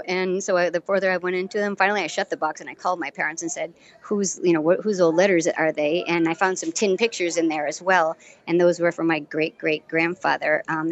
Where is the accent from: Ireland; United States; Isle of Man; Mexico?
Ireland; even though I'm Irish, this is probably the biggest thing I learned